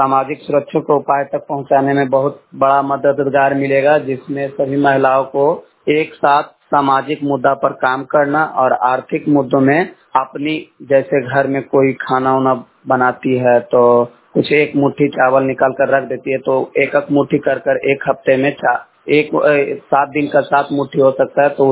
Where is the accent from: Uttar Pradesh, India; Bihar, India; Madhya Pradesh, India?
Bihar, India; Pakribarawan; और प्रखंड पकरीवरामा जिला नवादा का निवासी हूं